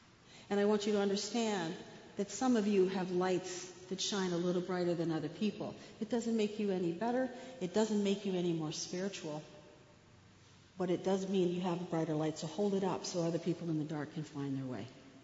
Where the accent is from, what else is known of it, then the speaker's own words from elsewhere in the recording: Toronto, Ontario, Canada; I grew up in Toronto. And as I was growing up in Toronto, I have to tell you, it wasn't pleasant going to school all the time